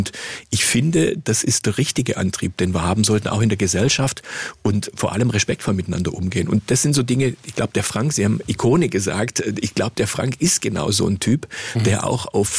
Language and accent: German; Gingen an der Brenz, Baden-Württemberg, Germany; wir sind beide in Gingen an der Brenz aufgewachsen, er ist ein paar Jahre jünger.